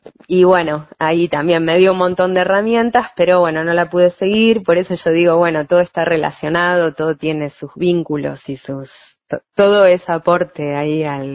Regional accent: Junín, Buenos Aires Province, Argentina; now in La Plata, Argentina; yo vengo de Junín

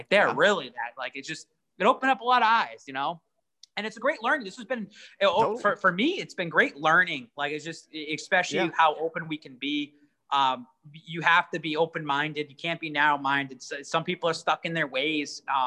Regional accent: Lawrence, Massachusetts, United States; Cause we grew up in Lawrence. We grew up with a Hispanic population around us, Puerto Ricans, Dominicans.

